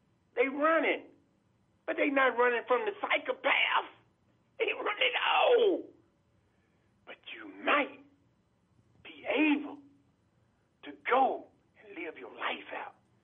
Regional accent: Birmingham, Alabama, United States; I grew up down in Birmingham, Alabama. I ran down to 16th Street Baptist Church when they bombed it. I lived in a place called Dynamite Hill.

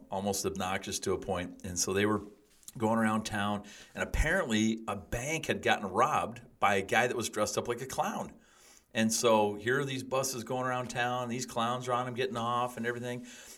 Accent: Simcoe, Ontario, Canada; I remember we were in my hometown of Simcoe, and we had some guys that were clowning, and we've both done that.

